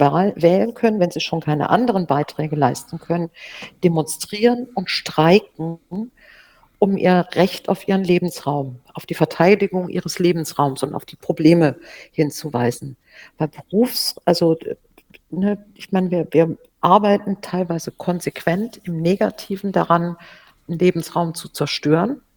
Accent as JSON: {"language": "German", "region": "North Rhine-Westphalia", "country": "Germany", "tie": "born or raised there", "said": "also aus der Ecke gebürtig bin ich da aus der Ecke, wo Lützerath in der Nähe ist"}